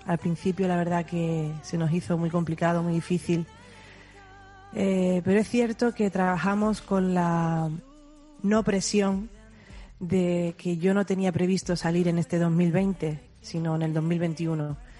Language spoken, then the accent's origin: Spanish; Málaga, Andalusia, Spain; porque yo llevo a Málaga y soy de Málaga y la llevo por bandera de Málaga al mundo.